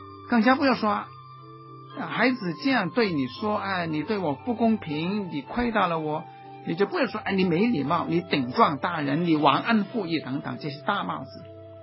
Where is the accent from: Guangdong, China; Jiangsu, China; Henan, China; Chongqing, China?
Guangdong, China; 我们广东人说心知肚明